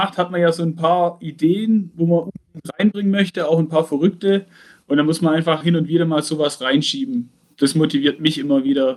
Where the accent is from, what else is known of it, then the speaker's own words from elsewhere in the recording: Aalen, Baden-Württemberg, Germany; Ich komme aus Aalen, näher Stuttgart, auf der schönen Ostalb.